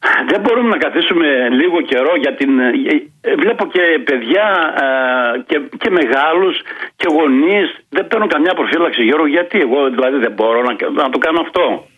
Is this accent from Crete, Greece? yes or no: no; Poros, Attica, Greece; εμείς οι ναυτικοί, επειδή ήμουν από το Πόρος, έκανα ταξίδια μακρινά